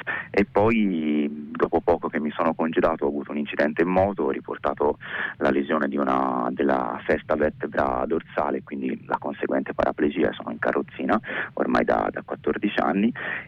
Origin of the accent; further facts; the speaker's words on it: Florence, Tuscany, Italy; now in Milan, Italy; io sono un ragazzo di 38 anni e in questo momento sono, anche se sono fiorentino, sono a lavorare a Milano